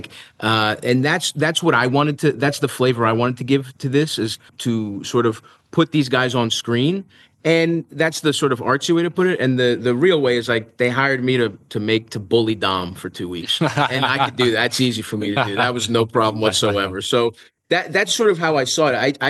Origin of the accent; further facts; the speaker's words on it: Baltimore, Maryland, United States; You know, I grew up in Baltimore. My mom was a waitress in Greek restaurants. My dad was a contractor.